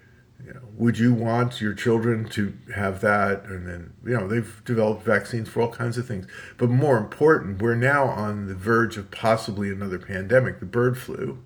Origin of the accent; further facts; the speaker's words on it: New York City, New York, United States; Not here. I grew up in New York City. But this is where we always went on vacation, where we went on summer holiday.